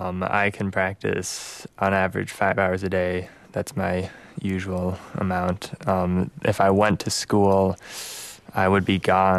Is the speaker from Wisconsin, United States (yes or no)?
yes; Madison, Wisconsin, United States; also born or lived in New Hampshire; I was born in New Hampshire, but I've lived in Madison for basically my whole life, so I say I'm from Madison.